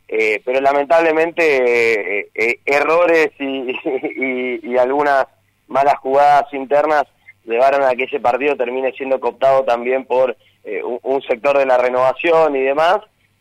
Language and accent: Spanish; Apóstoles, Misiones, Argentina; ser concejal de mi pueblo, de Apóstoles